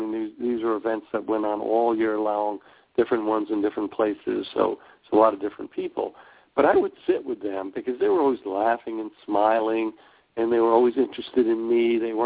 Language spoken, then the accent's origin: English; New York, United States; moved away as an adult; Well, I was raised as a New Yorker and damaged by the Hoax, and whatever. And and I lived my first, 23 years there.